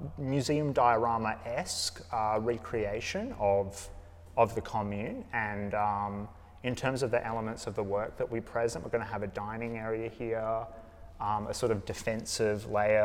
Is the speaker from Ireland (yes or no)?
no; Margaret River, Western Australia, Australia; this sort of like can-do ad hoc aesthetic that was present in a lot of the houses that I grew up around down in Margaret River.